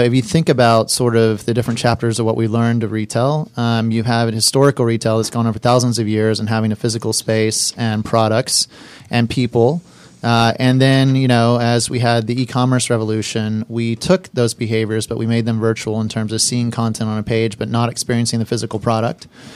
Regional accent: Atlanta, Georgia, United States; On the record, I am the one Georgia native. So I grew up in Atlanta.

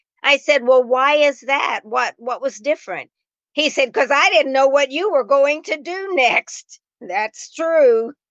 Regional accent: Columbus, Indiana, United States; I remember in my hometown in Columbus, Indiana, we brought in somebody from New York to do a production.

